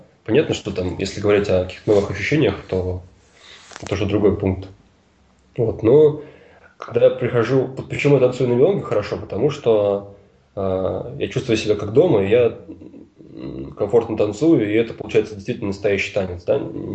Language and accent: Russian; Ulyanovsk, Ulyanovsk Oblast, Russia; now in Moscow, Russia; Когда вот я из Ульяновска сам, я не из Москвы. Когда я уезжал в Москву, все говорили, вот приедешь, здороваться не будешь.